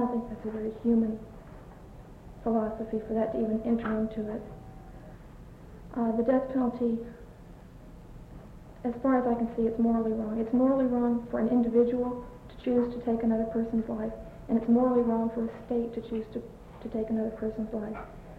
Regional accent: Texas, United States; I grew up in Texas. I lived there a long time. And I have a little bit of familiarity with that Texas law.

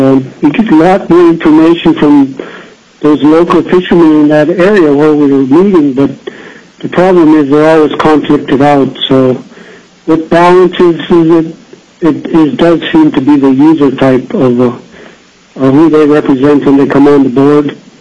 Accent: Huslia, Alaska, United States; now in Fairbanks, United States; I was originally from Hoosier, but I live here in Fairbanks, supporting my children's college education.

